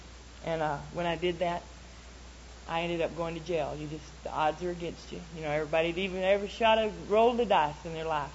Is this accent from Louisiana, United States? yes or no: no; Texas, United States; I'm just a great big girl. I'm from Texas. You know, everything in Texas is big.